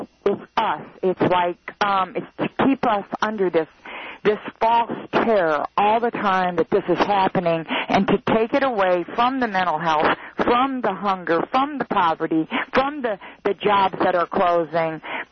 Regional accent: Detroit, Michigan, United States; Hi, I am from Detroit. I am a Christian. I am a liberal.

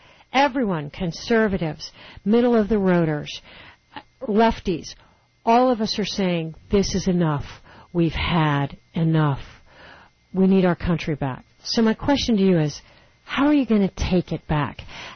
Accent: United States; as an American woman, I am proud to be a citizen of the United States. I always have been.

